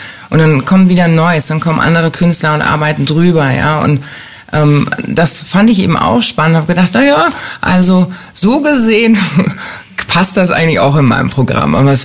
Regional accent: Düsseldorf, North Rhine-Westphalia, Germany; Ei, ich bin Düsseldorfer

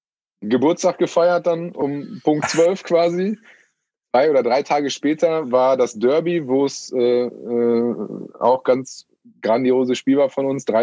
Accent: Münster, North Rhine-Westphalia, Germany; aus meiner Heimatstadt hier in Münster

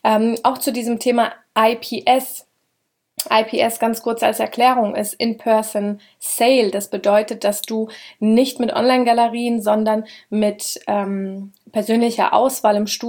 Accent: Schotten, Hesse, Germany; Also Schotten, da wo ich herkomme, das sind ungefähr 12.000 Einwohner mit den Käfern drumherum, verständlicherweise, also nicht direkt Kernstadt Schotten. Und es ist eine Kleinstadt. Und unsere größere Stadt, Großstadt ist Gießen.

